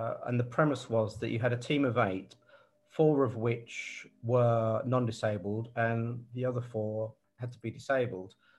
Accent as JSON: {"language": "English", "region": "South East England", "country": "United Kingdom", "said": "Buckinghamshire."}